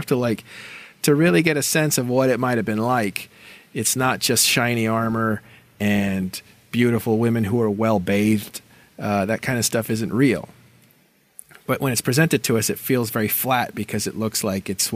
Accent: United States; Like, you're from Austria, I'm from the United States.

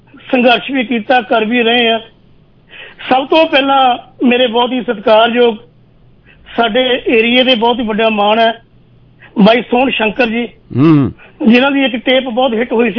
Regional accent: Rasulpur, Punjab, India; ਮੇਰਾ ਪਿੰਡ ਰਸੂਲਪੁਰ ਹੈ ਜੀ।

